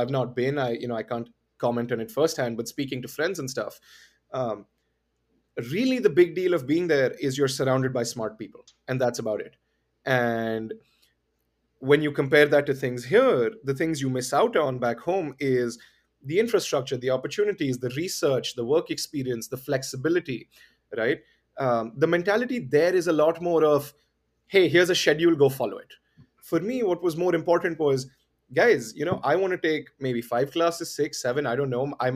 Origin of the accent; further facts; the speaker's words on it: Delhi, India; I grew up in Delhi by and large. I mean, I've moved around a little bit, but, you know, all of my high school, middle school is all in Delhi.